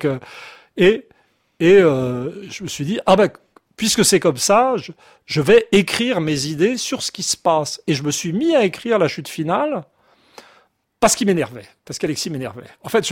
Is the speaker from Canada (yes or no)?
no; France; en tant que Français